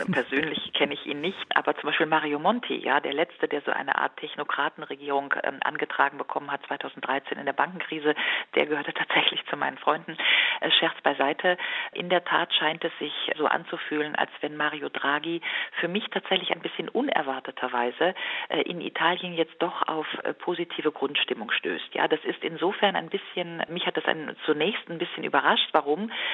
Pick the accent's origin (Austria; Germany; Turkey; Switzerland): Germany; North Rhine-Westphalia; Ich komme tatsächlich aus dem Rheinland. Ich bin so sozialisiert worden.